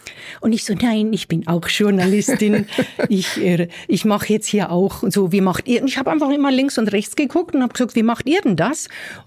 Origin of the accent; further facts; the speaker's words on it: Aargau, Switzerland; Ich bin in Fricktal in Steinsäckingen aufgewachsen